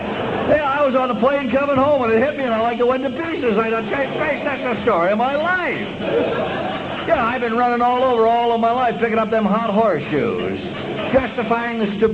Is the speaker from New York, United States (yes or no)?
no; Los Angeles, California, United States; Being Irish and Italian, hell, all that means is you're not overly intelligent. That's all that means, yeah. There's absolutely nothing else going for it. Because I was born and raised in L.A.